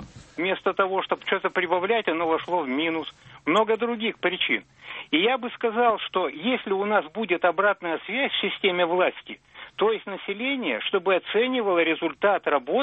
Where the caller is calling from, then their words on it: Perm, Perm Krai, Russia; из Перми.